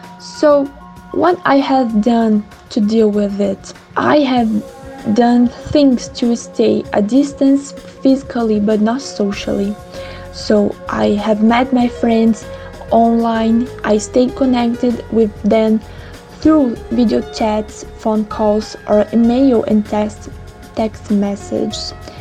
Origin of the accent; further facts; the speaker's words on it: São José do Rio Preto, São Paulo, Brazil; I'm from San José do Rio Preto